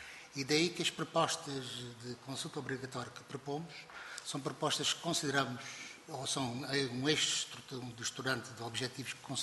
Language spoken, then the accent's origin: Portuguese; Portugal; nós somos portugueses, nós estamos cá, sentimos como portugueses, queremos participar na vida ativa em Portugal